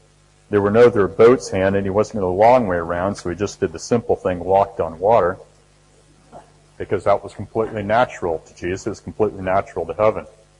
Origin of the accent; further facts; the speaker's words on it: California, United States; where I grew up in North San Diego County as a little boy, it was all over the place in the courts and the hills